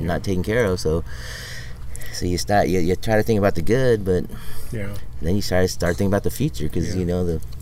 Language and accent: English; East Stockton, United States; You asked where I was from, you know, growing up in East Stockton and going to Franklin and Montezuma and Hamilton and golf wasn't something we even thought about.